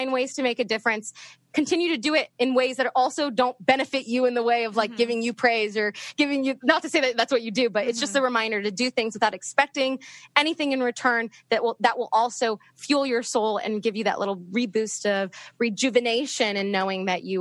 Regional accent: Franklin Farm, Virginia, United States; cause I grew up in Northern Virginia and I went to Oakton.

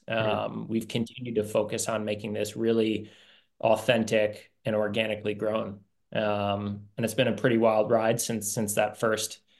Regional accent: New Jersey, United States; We grew up in New Jersey, kind of in the skateboarding and surfing scene.

